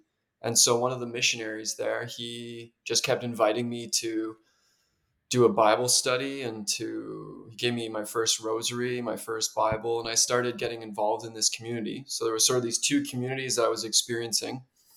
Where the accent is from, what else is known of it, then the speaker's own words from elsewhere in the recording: Toronto, Ontario, Canada; So I am from Toronto, Ontario in Canada. I went to a Catholic private high school and grade school. So I guess my faith was in the culture, not coming from a very practicing religious family, however.